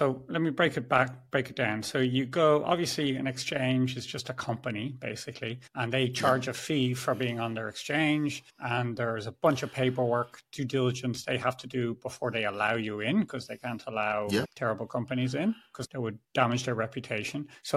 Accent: Ireland; But because I'm Irish, I just need to tell a joke and have a beer and everyone's happy, you know?

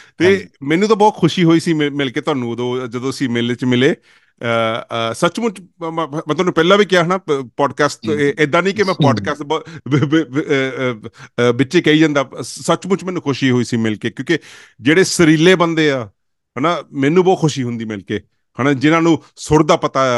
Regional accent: Jalandhar, Punjab, India; ਜਲੰਧਰ ਅੱਛਾ ਮੈਂ ਵੀ ਜਲੰਧਰ ਤੋਂ

